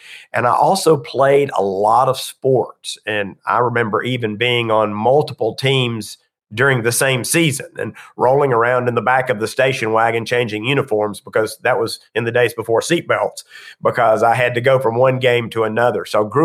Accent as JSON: {"language": "English", "town": "Atlanta", "region": "Georgia", "country": "United States", "tie": "born or raised there", "said": "Well, I grew up in Atlanta. So I've been here my entire life thus far"}